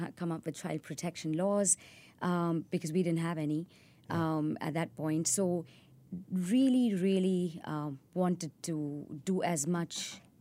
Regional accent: Dubai, United Arab Emirates; also born or lived in Pune, India; So I was born in India in this small town of Pune, which is very close to Mumbai, and but I moved to Dubai when I was about 7 years old. So that's really where home is, but went to an Indian school.

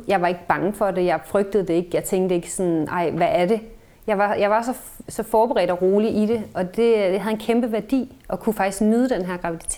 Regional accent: Kolding, Region of Southern Denmark, Denmark; så flyttede vi tilbage til Jylland, til Kolding, hvor jeg kommer fra

